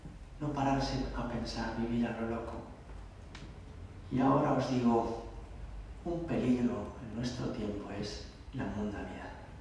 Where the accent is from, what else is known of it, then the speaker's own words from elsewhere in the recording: Madrid, Community of Madrid, Spain; Vivimos en Madrid, somos madrileños, somos españoles